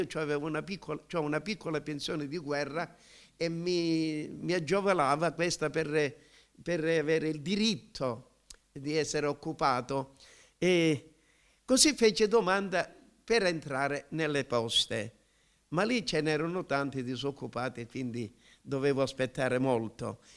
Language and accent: Italian; Chiaravalle, Marche, Italy; tornando dal militare a Chiaravalle, perché sono nato e cresciuto a Chiaravalle fino a una certa età